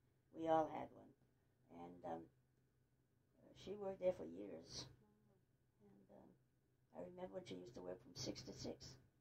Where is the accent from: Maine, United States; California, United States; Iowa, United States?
Maine, United States; Lewiston; now in Auburn, United States; Well, I was born in Lewiston. I grew up, stayed in Lewiston until I got married. After I got married, I moved to Auburn.